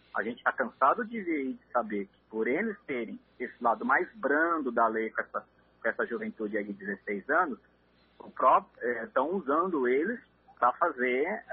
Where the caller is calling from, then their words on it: São Paulo, Brazil; Eu sou de São Paulo, mas hoje eu estou ouvindo o programa via internet aqui da cidade de Uberlândia.